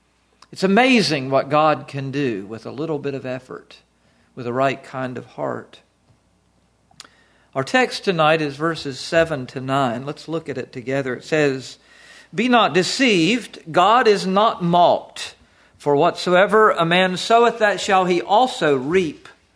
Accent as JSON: {"language": "English", "region": "the South", "country": "United States", "tie": "born or raised there", "also_born_or_lived": "Pennsylvania", "said": "I was raised in the South. It's hot down there and humid"}